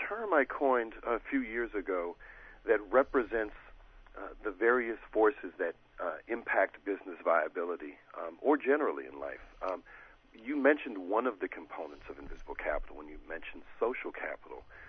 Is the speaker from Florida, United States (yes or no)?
no; Chicago, Illinois, United States; So when people find out that I'm from Chicago, for instance, a lot of people joke and say, hey, do you know President Obama?